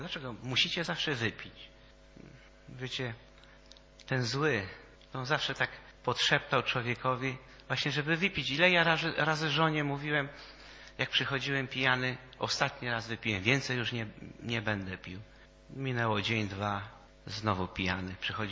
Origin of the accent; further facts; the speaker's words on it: Nowa Ruda, Lower Silesian Voivodeship, Poland; now in Legnica, Poland; Ja przyjechałem tutaj do Legnicy, bo pochodzę z Nowej Rudy, to jest takie miasto koło Wałbrzycha.